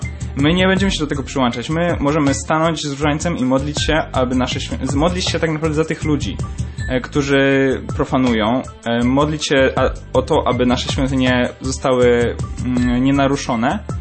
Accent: Toruń, Kuyavian-Pomeranian Voivodeship, Poland; no ja akurat tam nie byłem, bo jestem z Torunia

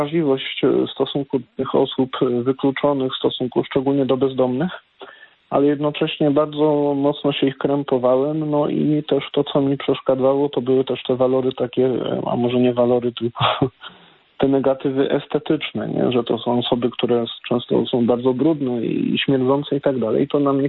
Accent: Toruń, Kuyavian-Pomeranian Voivodeship, Poland; Jechałem pewnego dnia autobusem miejskim z seminarium do rodzinnego domu, dlatego że ja pochodzę z Torunia.

